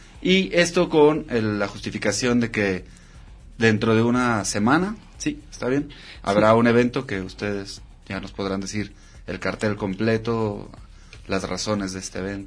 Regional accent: Mexico; como buenos mexicanos, nos une la desgracia.

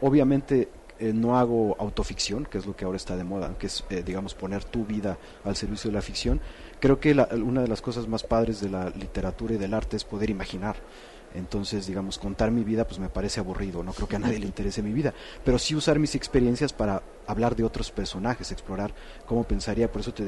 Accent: State of Mexico, Mexico; born there; no nací en la Ciudad de México, nací en el Estado de México

